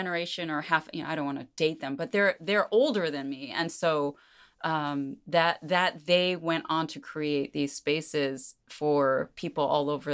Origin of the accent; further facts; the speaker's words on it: Flushing, New York, United States; born there; first language Korean; I was born in New York. I was born in Flushing, Queens, to Korean immigrant parents who had, they had met each other in New York, actually. They'd immigrated separately. And they said Korean was my first language